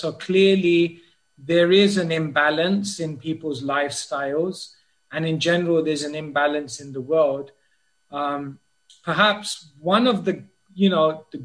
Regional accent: Wembley, London, United Kingdom; I grew up in Northwest London in Wembley, near Wembley Stadium.

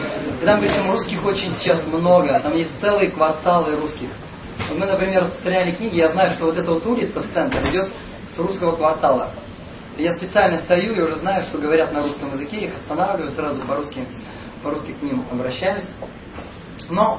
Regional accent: Moscow, Russia; а откуда, говорит, вы смотрите на меня? Я говорю, из Москвы.

